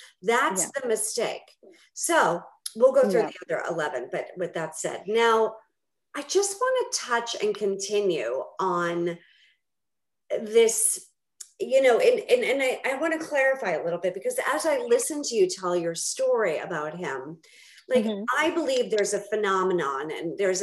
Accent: Boston, Massachusetts, United States; accent: Boston; Like, here's my Boston accent. I'm out of here.

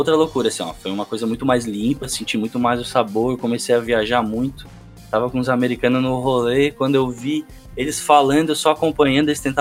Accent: Santa Catarina, Brazil; Gente, eu sou aqui do Sul, sou aqui de Santa Catarina.

